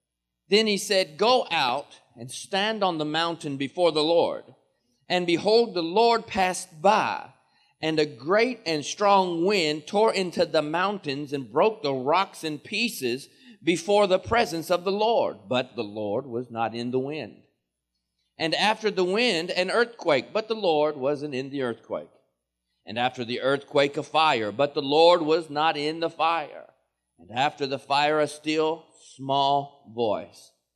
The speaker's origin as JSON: {"language": "English", "region": "Kentucky", "country": "United States", "said": "I said, well, I don't read a lot. I'm from Kentucky."}